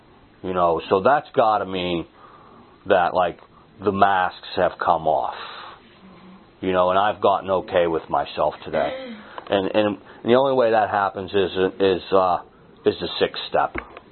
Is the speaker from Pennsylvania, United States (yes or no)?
yes; Pennsylvania, United States; I really like this meeting. I'm from Beaver County.